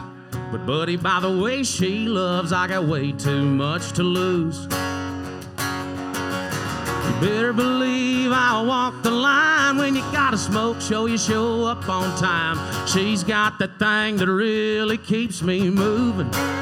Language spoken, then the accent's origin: English; Leesburg, Georgia, United States; I'm from Leesburg, Georgia.